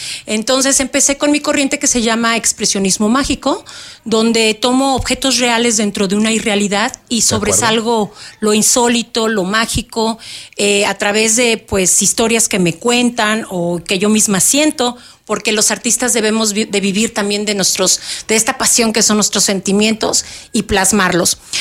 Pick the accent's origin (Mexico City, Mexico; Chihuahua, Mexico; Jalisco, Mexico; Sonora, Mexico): Mexico City, Mexico; now in Querétaro, Mexico; Yo soy de la Ciudad de México, del Estado de México.